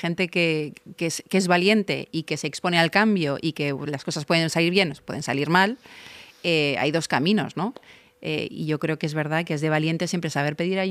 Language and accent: Spanish; Basque Country, Spain; Yo ves que soy vasca